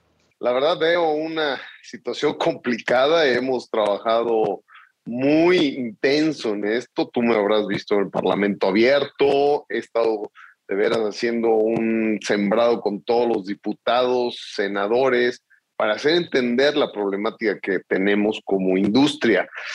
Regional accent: Mexico; Y nosotros como mexicanos somos gente de trabajo y de diálogo.

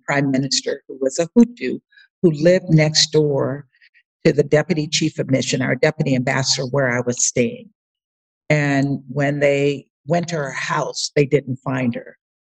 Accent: United States; now in Kenya; I'm not the person you're looking for. I'm an American. I live in Kenya.

